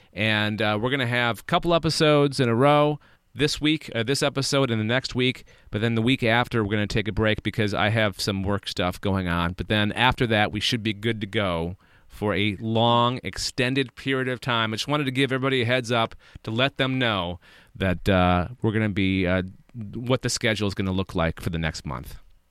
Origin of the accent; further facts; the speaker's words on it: Canada; one of the few benefits of being Canadian, I guess.